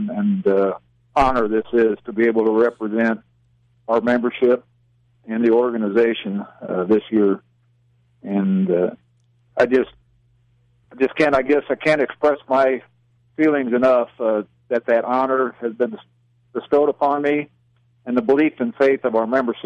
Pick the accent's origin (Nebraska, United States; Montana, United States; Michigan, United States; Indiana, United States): Nebraska, United States; Well, as far as involvement in my home state, as a detachment, we don't really pull together, I guess, maybe like some of the larger ones. Nebraska's pretty spread out.